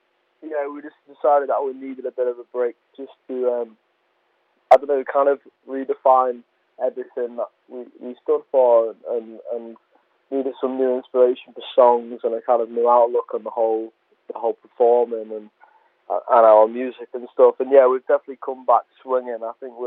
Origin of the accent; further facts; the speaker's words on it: Lincoln, East Midlands, United Kingdom; we're all from Lincoln, all originated here and that.